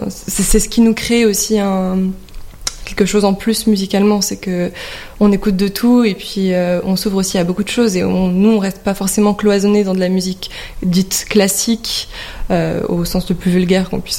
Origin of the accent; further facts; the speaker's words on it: Banon, Provence-Alpes-Côte d'Azur, France; On est originaires toutes les deux de la région, en tout cas autour de Manosque. Pour moi, personnellement, je suis originaire de Bannon, mais on va dire que c'est Manosque.